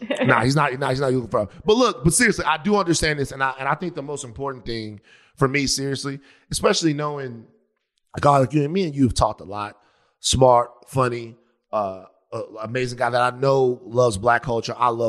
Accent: Baton Rouge, Louisiana, United States; Hold on. I'm from Baton Rouge, Louisiana, dog.

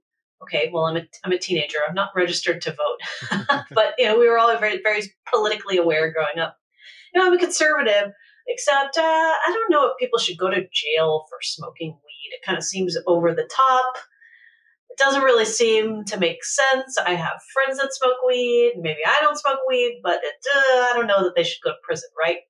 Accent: Texas, United States; also born or lived in California; I used to live in California. I've lived all of my adult life in California, but I grew up in Texas.

